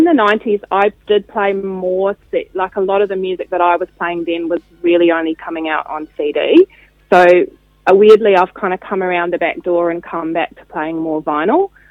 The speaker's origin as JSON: {"language": "English", "town": "Christchurch", "region": "Canterbury", "country": "New Zealand", "tie": "born or raised there", "said": "I was born in Christchurch, grew up in St Albans, and lived there until I was 24."}